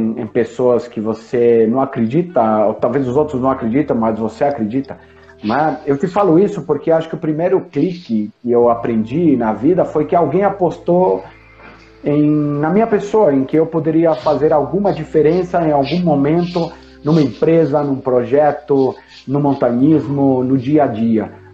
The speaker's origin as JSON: {"language": "Portuguese", "town": "Santiago", "region": "Santiago Metropolitan Region", "country": "Chile", "tie": "born there", "second_language": "Portuguese", "said": "Eu nasci em Santiago, como falei, e ficava em frente às cordilheiras e ficava olhando lá para cima."}